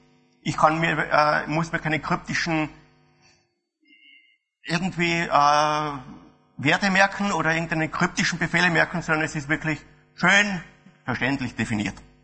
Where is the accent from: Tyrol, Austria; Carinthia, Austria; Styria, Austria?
Styria, Austria; Graz; Ich komme aus Graz, Österreich, wie man vielleicht am Dialekt hört.